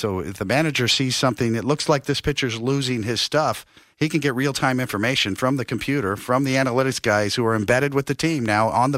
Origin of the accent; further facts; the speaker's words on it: Kansas City, Missouri, United States; As a youngster, I was a kid from Kansas City, Missouri, that had never been to New York.